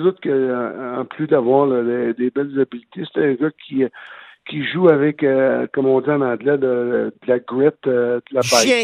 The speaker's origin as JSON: {"language": "French", "region": "Quebec", "country": "Canada", "moved": "yes", "said": "Écoute, ça fait tellement longtemps que pour moi, là, que je suis parti de la région du Québec. Là, ça fait pratiquement 17 ans là, que je retourne là durant l'été."}